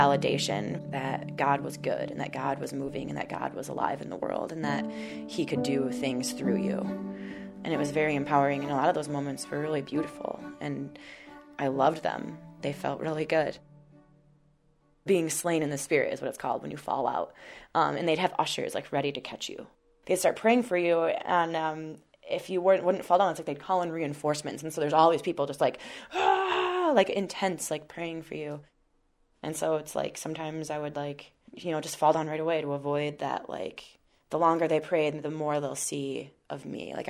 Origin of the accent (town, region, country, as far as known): Hudsonville, Michigan, United States; born or raised there